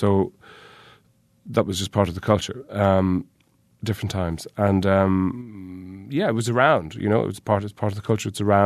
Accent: Ireland; Well, I grew up in Ireland in the 70s, so these were unreconstructed times.

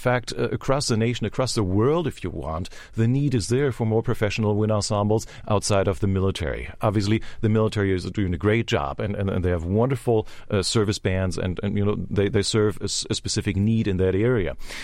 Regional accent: Germany; And growing up in Germany, the natural step in that direction was to become a professional symphony orchestra conductor

